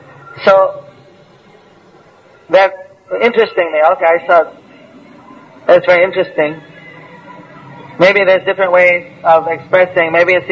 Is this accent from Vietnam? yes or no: no; India; now I'm Indian, of course, but whatever